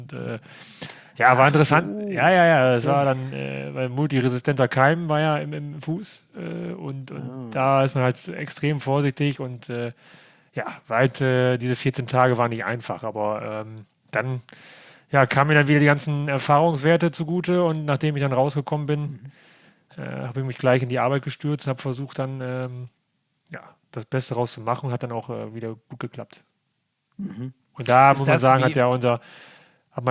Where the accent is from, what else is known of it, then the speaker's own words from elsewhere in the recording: Osnabrück, Lower Saxony, Germany; born there; Ich bin in Osnabrück geboren, ich habe Familie da, meine Mutter wohnt da noch und mein Bruder und Verwandtschaft, Freunde.